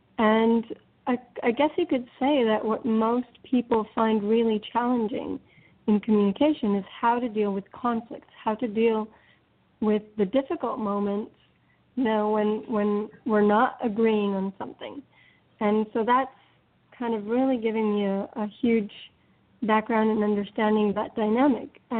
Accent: Israel; So I'm originally from Israel. I'm Israeli.

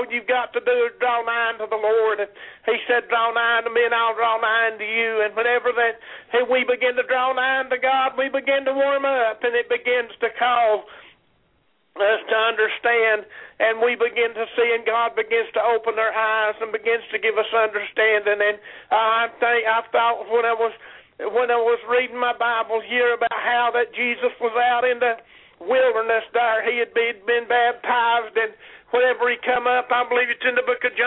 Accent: Jacksboro, Tennessee, United States; I'm from Jacksboro, Tennessee.

